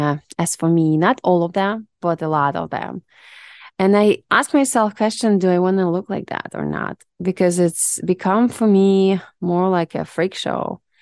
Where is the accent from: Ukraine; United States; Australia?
Ukraine; English is a second language; Because I'm not American, you know that. I'm Ukrainian.